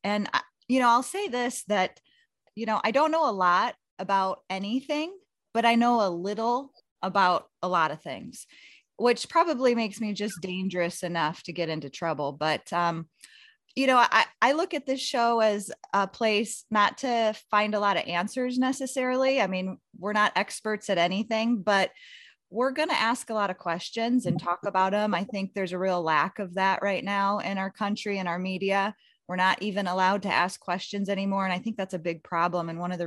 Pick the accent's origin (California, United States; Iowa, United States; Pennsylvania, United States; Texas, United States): Iowa, United States; I was born and raised in Iowa. I went to school here, started my family here, and have been saddled here ever since